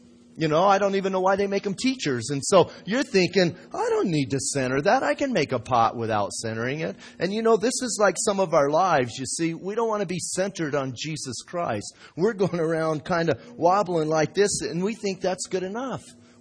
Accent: Bisbee, Arizona, United States; I was born and raised in Bisbee and saw Bisbee go through all the changes that it's gone through over the years, and went from a mining camp to the arts and crafts hippie community.

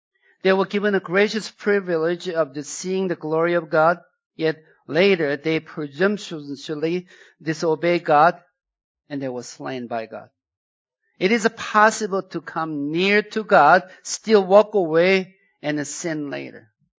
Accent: South Korea; English is a second language; now in United States; I came from South Korea. I know many of you think that I came from the southern Sweden, but I'm from South Korea. South Korea, when I was growing up, there's a lot of things that we could not do.

